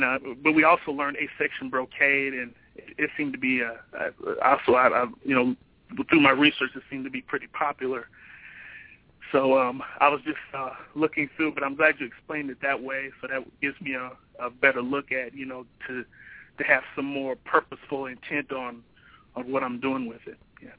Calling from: Indianapolis, Indiana, United States; I'm calling from Indianapolis.

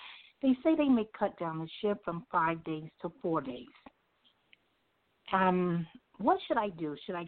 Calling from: Bronx, New York, United States; I'm calling from the Bronx.

